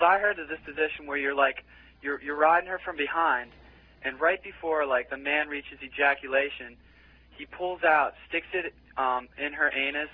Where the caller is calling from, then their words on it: Pittsburgh, Pennsylvania, United States; Parkview Street in Oakland.